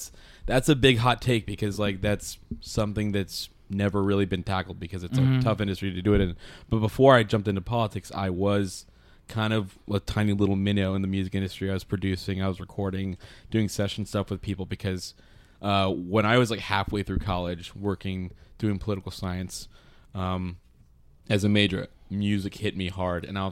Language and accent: English; Georgia, United States; I'm from South Georgia.